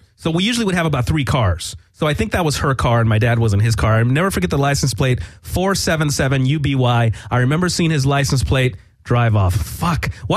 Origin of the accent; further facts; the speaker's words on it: California, United States; once upon a time, I was a little boy growing up in the San Fernando Valley.